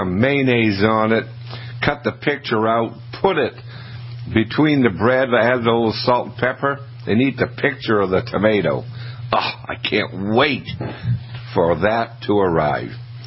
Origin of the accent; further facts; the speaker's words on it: Maine, United States; And we're doing that with Johnny Select Seeds from Albion, Maine, my home state.